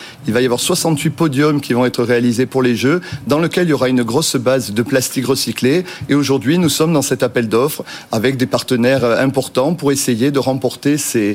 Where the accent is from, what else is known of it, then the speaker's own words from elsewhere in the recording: Southern France, France; accent: southern French; Vous voyez, je viens du Sud, il y a un petit peu l'accent.